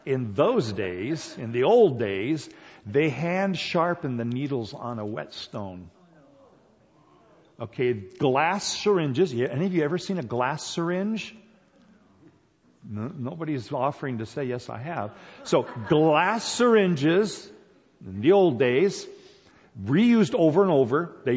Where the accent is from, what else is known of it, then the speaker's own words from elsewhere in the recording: South Korea; But every year we had to have a booster shots, because I grew up in Korea.